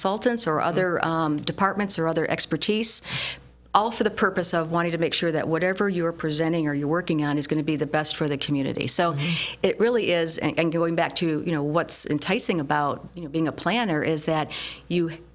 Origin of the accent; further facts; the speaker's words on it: Bloomfield Township, Michigan, United States; But I grew up in Bloomfield Township.